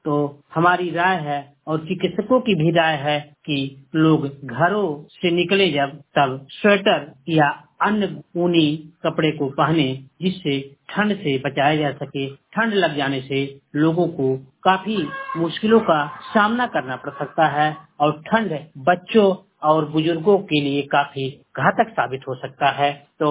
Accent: Sant Kabir Nagar, Uttar Pradesh, India; मैं संत कबीर नगर का रहने वाला हूँ।

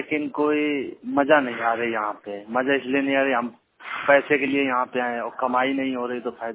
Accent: Kanpur, Uttar Pradesh, India; मैं सर उत्तर प्रदेश कानपुर महानगर से आया हूँ

